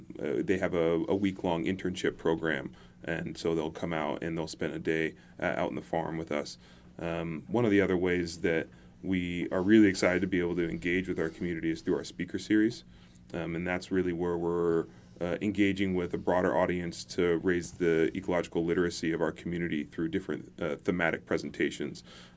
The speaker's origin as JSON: {"language": "English", "town": "Santa Barbara", "region": "California", "country": "United States", "tie": "born or raised there", "said": "I was born and raised here in Santa Barbara. In the last 10 years, I've been evacuated 5 different times. My home burned to the ground that I grew up"}